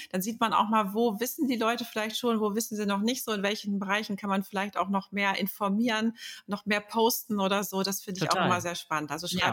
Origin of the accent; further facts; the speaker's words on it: Düsseldorf, North Rhine-Westphalia, Germany; Ich komme aus Düsseldorf, habe da meine Praxis für Ernährungsberatung.